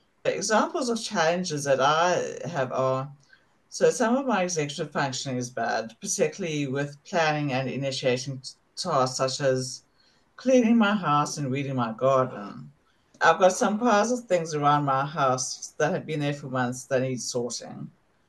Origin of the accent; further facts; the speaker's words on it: South Africa; now in Perth, Australia; I'm a South African Australian. So I immigrated to Perth in 1997 with my parents and my sisters.